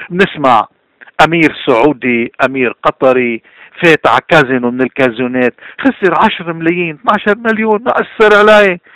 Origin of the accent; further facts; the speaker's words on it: Lebanon; نحن كلبنانيين لا يمكن أي نظام يجي بسوريا ويقدر يأذينا